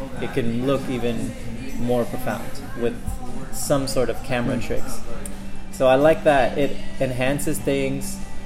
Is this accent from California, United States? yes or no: yes; San Diego, California, United States; born there; I was born in San Diego, and in the spring or the fall was like the perfect time in the morning